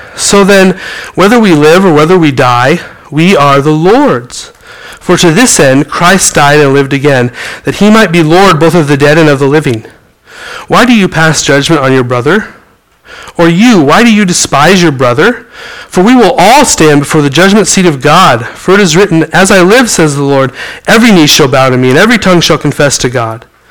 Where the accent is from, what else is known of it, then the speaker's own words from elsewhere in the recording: Montana, United States; I grew up in Montana, and the gay pride parade came right below my house every year.